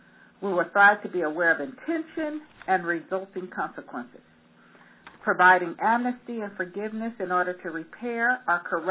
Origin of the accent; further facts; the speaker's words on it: California, United States; I'm really always excited when I hear that there's other jurisdictions outside of my home state, California, doing this work